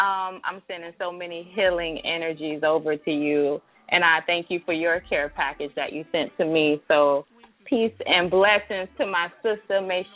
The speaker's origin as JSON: {"language": "English", "town": "Miami", "region": "Florida", "country": "United States", "said": "everybody who knows me knows that I am actually from Miami, so I keep it fly."}